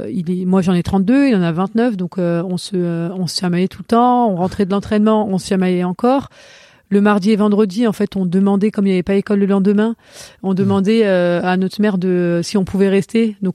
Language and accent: French; Vénissieux, Auvergne-Rhône-Alpes, France; born or raised there; also born or lived in Lyon